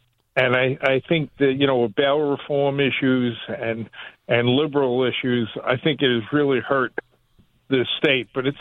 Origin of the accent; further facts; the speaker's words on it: New Milford, New Jersey, United States; I grew up in New Milford, and so I lived all over the state.